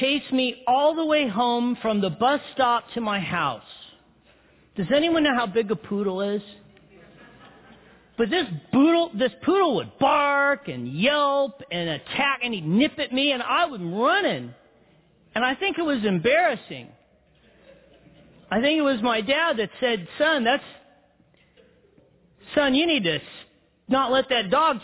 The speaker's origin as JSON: {"language": "English", "town": "Big Bear", "region": "California", "country": "United States", "tie": "born or raised there", "said": "I'm a hick from Big Bear. I grew up in Big Bear. Big Bear at the time had like 7,000 people."}